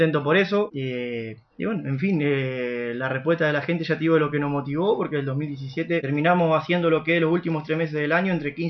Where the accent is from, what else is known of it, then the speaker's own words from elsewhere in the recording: Concepción del Uruguay, Entre Ríos, Argentina; Soy nacido acá en Concepción del Uruguay, del barrio San Roque ahí.